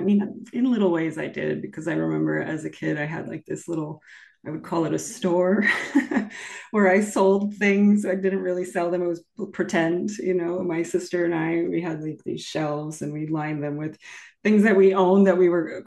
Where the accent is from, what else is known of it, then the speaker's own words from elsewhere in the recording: New Jersey, United States; I grew up right outside of Princeton.